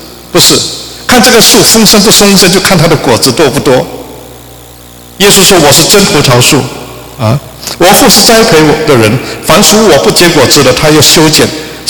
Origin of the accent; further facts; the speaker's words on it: China; 这就解决了我们中国人时常想念的一个事情